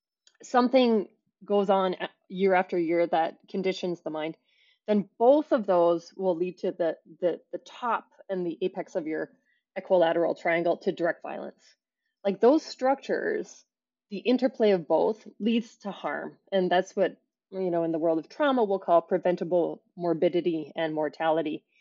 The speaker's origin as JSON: {"language": "English", "country": "Canada", "tie": "born or raised there", "said": "I'm dual Canadian American citizenship, but culturally, you know, much more Canadian, having been born and raised there."}